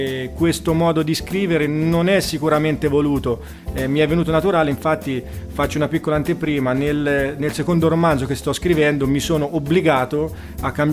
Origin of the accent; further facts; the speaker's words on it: Monte San Savino, Tuscany, Italy; vengo da Monte San Savino